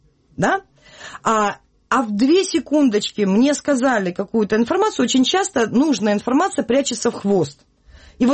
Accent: Crimea, Ukraine; я часто бываю в Крыму, потому что я сама из Крыма

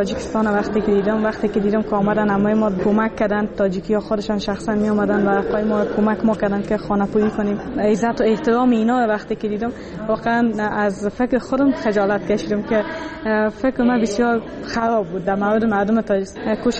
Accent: Afghanistan; مردم تا میشنوند که ما افغان هستیم از ما فرار میکنند

